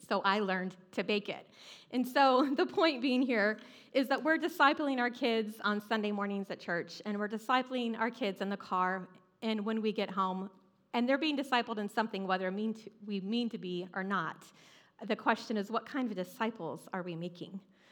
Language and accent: English; North Carolina, United States; Now, growing up in North Carolina, I know exactly what to do with the zucchini.